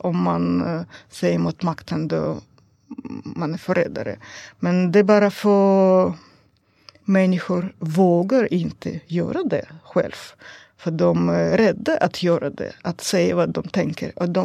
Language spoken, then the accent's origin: Swedish; Kovdor, Murmansk Oblast, Russia; Swedish is a second language; Kavdor, min hemstad.